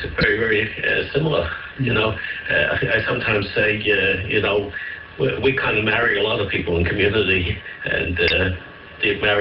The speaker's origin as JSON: {"language": "English", "town": "Gravesend", "region": "New York", "country": "United States", "said": "I'm from Gravesend."}